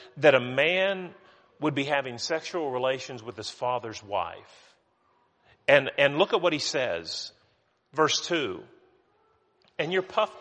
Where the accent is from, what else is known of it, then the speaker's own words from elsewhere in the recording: West Virginia, United States; I'm from West Virginia, and I've been called a hillbilly, you know, a thousand and one times.